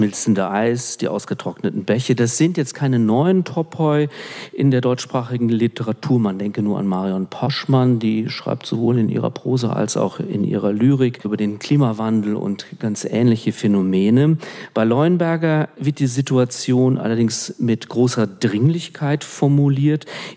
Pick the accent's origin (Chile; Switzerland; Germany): Switzerland; Auf der anderen Seite haben wir als Schweizerin natürlich sofort die schwarze Spinne von Jeremias Gotthilf im Kopf.